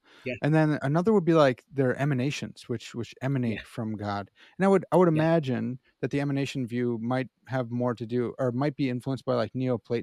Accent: Chicago, Illinois, United States; accent: Chicago; So it's so good to hear you with not my Chicago accent.

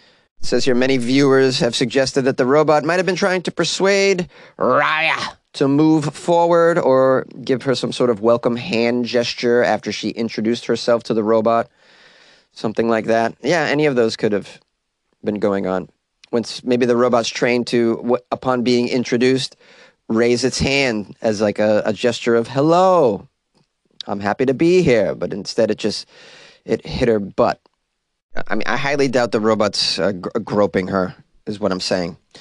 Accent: Massachusetts, United States; This story is out of Massachusetts, my home state.

